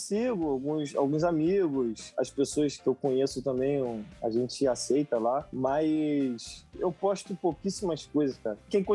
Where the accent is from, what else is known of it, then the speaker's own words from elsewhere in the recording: Rio de Janeiro, Brazil; Eu sou do interior do Rio, eu vim pro Rio de Janeiro pra tentar ser músico, né?